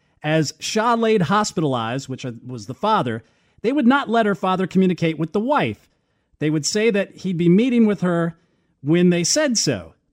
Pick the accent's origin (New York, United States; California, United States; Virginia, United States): Virginia, United States; Virginia Beach; who was a native here in my hometown of Virginia Beach.